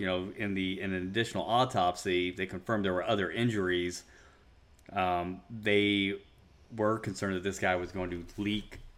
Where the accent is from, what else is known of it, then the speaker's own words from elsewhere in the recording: Midwest, United States; Yeah, we're from the Midwest. We say things how they're spelled.